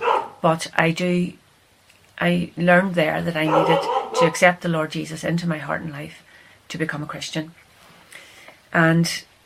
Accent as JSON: {"language": "English", "town": "Belfast", "region": "Northern Ireland", "country": "United Kingdom", "tie": "born there", "said": "I was born in Belfast … I went to live up the Knocka when I was about 7 years old."}